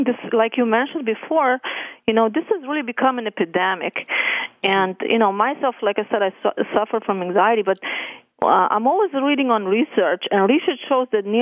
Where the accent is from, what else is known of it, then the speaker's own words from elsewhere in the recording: Slovenia; in Slovenia in Eastern Europe, used to be part of Yugoslavia. And my healing journey actually began in my home country